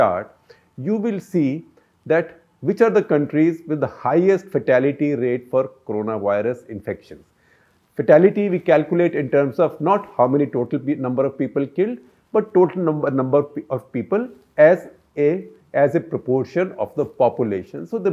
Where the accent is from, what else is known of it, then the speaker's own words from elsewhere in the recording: India; because I am Indian, I am letting my patriotism, nationalism, bias overshadow my judgment.